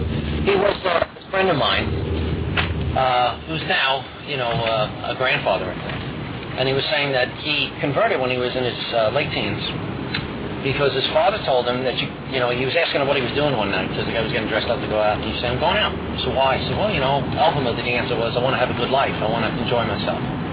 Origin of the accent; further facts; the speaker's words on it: New York City, New York, United States; moved away as an adult; I was born in New York City, the Bronx, and lived there for 21 years and came up here only after I was out of the Army